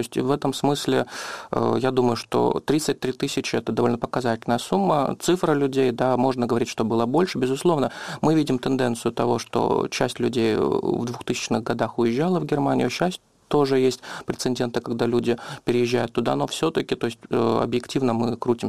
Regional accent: Crimea, Ukraine; я постараюсь виражатися русським язиком. Для мене зараз це немножко удобніше, так як я з Криму

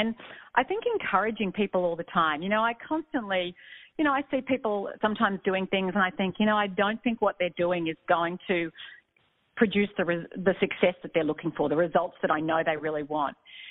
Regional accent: Australia; accent: Australian; I hope hopefully people can understand my Aussie accent

